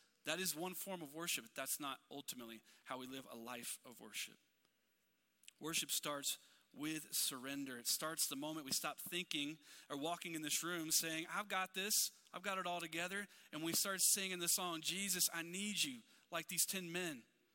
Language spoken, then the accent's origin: English; Gulf Coast, United States; I grew up down near the Gulf, just a couple hours from the Gulf.